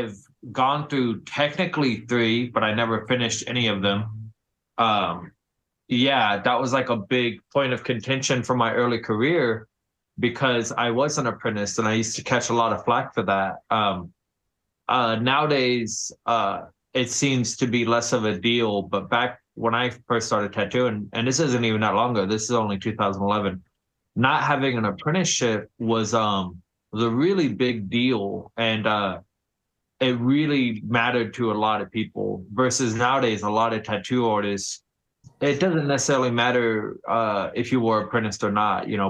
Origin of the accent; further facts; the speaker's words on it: Texas, United States; obviously just growing up in Texas, you always see kind of tattoos everywhere. There's a big tattoo scene here.